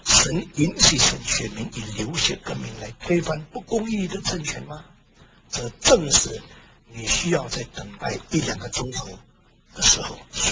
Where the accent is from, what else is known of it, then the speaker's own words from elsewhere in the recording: Indonesia; 还要问我从印尼来的